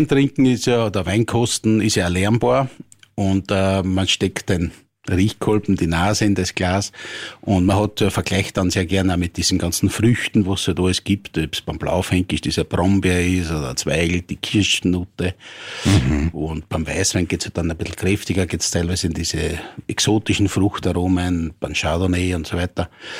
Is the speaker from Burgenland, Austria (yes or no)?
yes; Burgenland, Austria; Also das wird gern in Übersee verwendet, aber wir bei uns im Burgenland, wir sind Weinbauern.